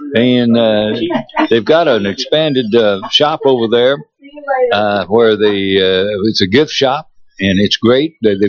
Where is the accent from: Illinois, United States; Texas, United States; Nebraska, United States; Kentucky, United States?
Kentucky, United States; I grew up on Dixiana.